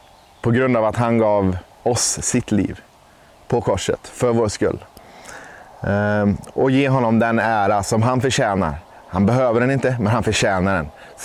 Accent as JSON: {"language": "Swedish", "town": "Fullesa", "country": "Sweden", "tie": "born or raised there", "said": "Här som vi kallar för Snikavägen i min hemby Fullesa, där jag har spenderat många somrar"}